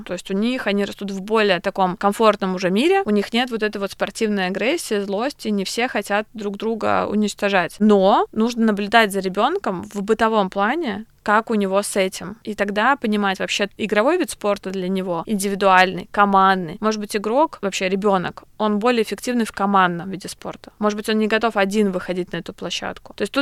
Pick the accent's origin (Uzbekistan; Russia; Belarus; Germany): Belarus; Minsk; Антон знаю хорошо, мы росли тоже вместе в Минске.